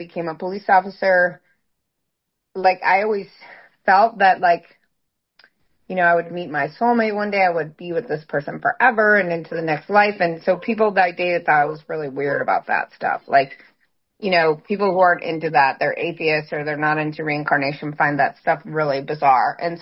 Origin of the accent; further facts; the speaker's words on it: Illinois, United States; So I grew up in Illinois in these cornfields, right?